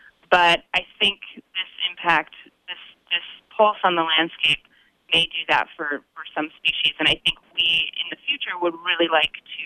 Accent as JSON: {"language": "English", "region": "Idaho", "country": "United States", "tie": "born or raised there", "said": "I grew up out in Idaho in a hunting family, and my dad puts out a camera at his gut pile as well."}